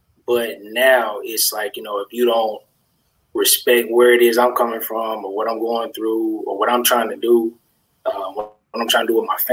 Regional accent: Little Rock, Arkansas, United States; Man, I'm from Little Rock, Arkansas.

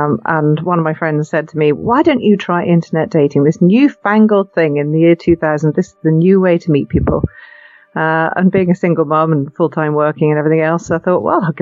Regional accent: Edinburgh, Scotland, United Kingdom; I'm a Scottish girl from Edinburgh, Scotland, UK. And I grew up in Edinburgh, went to school here

